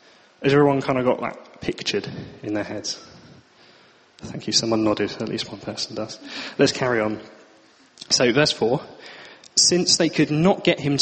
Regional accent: United Kingdom; I think we're very good as British people at being kind of persevering with things as they are, just dealing with it.

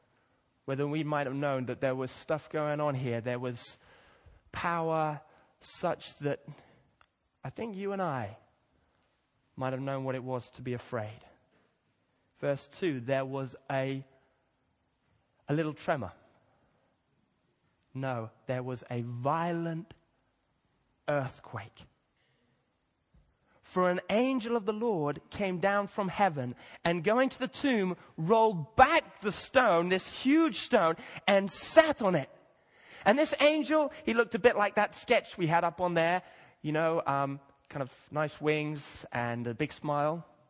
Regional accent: Kenya; I remember I grew up in Kenya.

